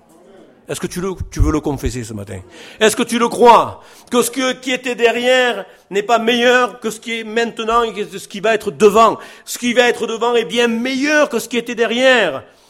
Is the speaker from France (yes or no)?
yes; Marseille, Provence-Alpes-Côte d'Azur, France; Parce que je suis un Marseillais, fier d'être Marseillais.